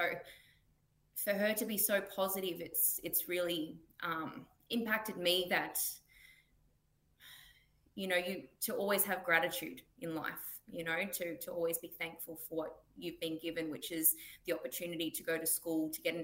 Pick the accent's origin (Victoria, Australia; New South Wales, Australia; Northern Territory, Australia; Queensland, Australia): Northern Territory, Australia; I think I've been pretty blessed to be from up in the NT and to have my grassroots and my connection to my culture up here.